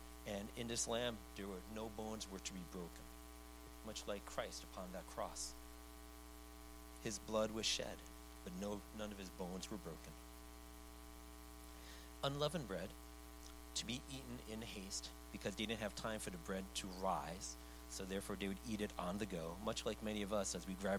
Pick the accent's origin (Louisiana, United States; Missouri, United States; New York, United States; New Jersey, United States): New York, United States; New York City; I grew up in New York City. There was a large Jewish population there.